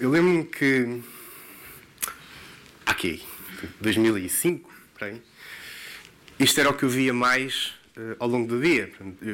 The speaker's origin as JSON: {"language": "Portuguese", "region": "Leiria", "country": "Portugal", "tie": "born there", "said": "Eu tenho cerca de 37 anos, às vezes esqueço-me da idade. Nasci em Leiria"}